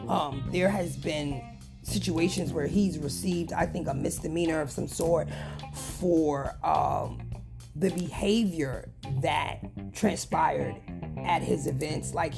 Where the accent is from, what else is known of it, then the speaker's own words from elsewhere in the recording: New York, United States; Now, I'm from New York.